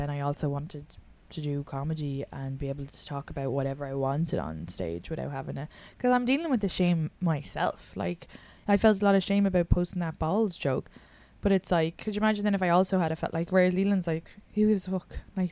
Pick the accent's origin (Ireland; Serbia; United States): Ireland; no, I'm just, it's not, just I'm Irish.